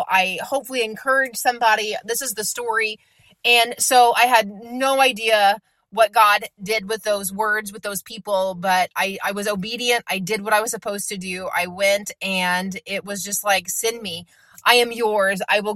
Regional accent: Illinois, United States; I'm like, I'm from Southern Illinois.

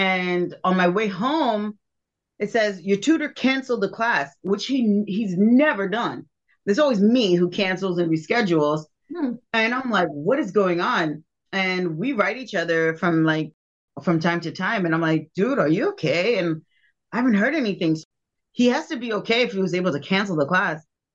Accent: New York, United States; we're from New York. We've met so many cultures.

